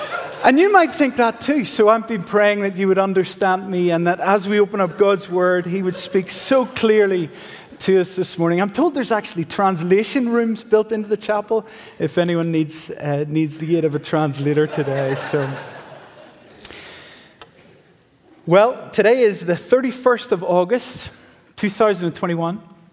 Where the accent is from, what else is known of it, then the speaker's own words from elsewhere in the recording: Northern Ireland, United Kingdom; moved away as an adult; now in United States; I'm not from West Texas. I've been practicing my y'all, but it just doesn't sound right. I'm from a wee country called Northern Ireland